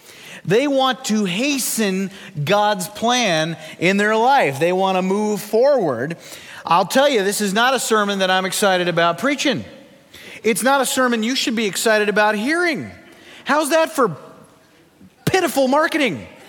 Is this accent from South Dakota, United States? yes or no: yes; Sioux Falls, South Dakota, United States; I grew up in Sioux Falls, South Dakota. The winters up there are of a particularly Arctic nature.